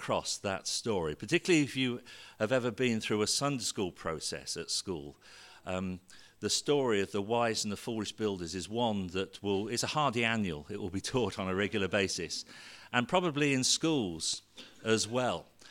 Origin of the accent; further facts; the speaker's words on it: Leamington Spa, West Midlands, United Kingdom; as you've heard. I'm from Leamington Spa, and I've been coming to the church here at Canley off and on for quite a few years